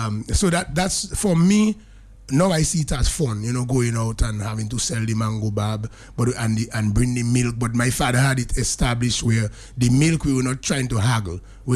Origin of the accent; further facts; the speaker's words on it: Dominica; So growing up in River Street, I was protected by my brothers and also by the guys of River Street.